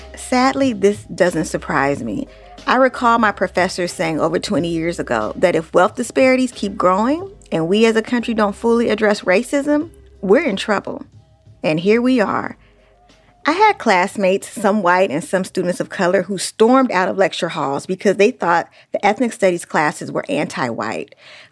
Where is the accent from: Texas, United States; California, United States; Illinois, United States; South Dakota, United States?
California, United States; Oakland; some of the Black and brown kids I grew up with in East Oakland didn't have big aspirations. I come from a working class neighborhood